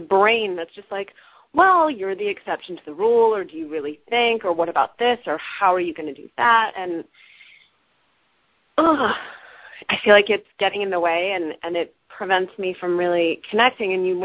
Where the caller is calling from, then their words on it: Los Angeles, California, United States; Los Angeles.